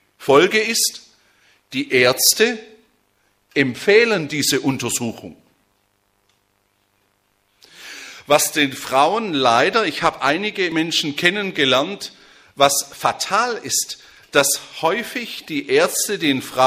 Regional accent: Konstanz, Baden-Württemberg, Germany; Wir haben in Konstanz, wo ich herkomme, eine Firma

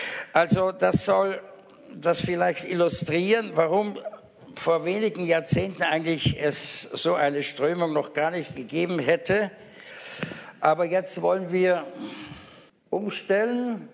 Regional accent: Eastern Austria, Austria; Also ich bin Österreicher, ich komme nicht aus dem Westen, sondern aus dem Osten.

